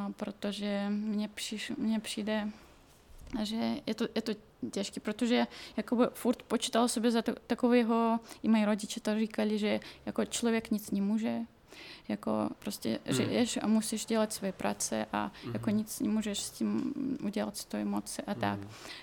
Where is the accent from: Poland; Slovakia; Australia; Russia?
Russia; Siberia; Czech is a second language; moved away as an adult; now in Czechia; já jsem pocházím ze Sibíří, takže pro mě je to taková úplně ještě jiná země než i Rusko, třeba i když jako ve spojení s Moskvou, že je to prostě jiný země. Já jsem tam žila přibližně 26 let docela dlouho